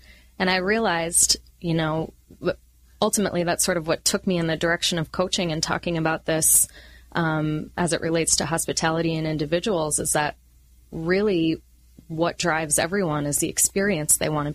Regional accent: Minnesota, United States; now in California, United States; I grew up in Minnesota and have only lived in California for a few years.

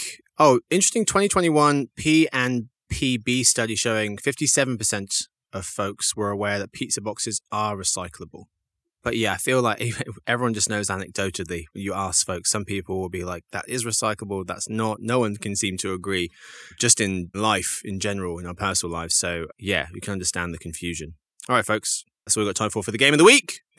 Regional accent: United States; born there; Actually, I'm American. Born in the States.

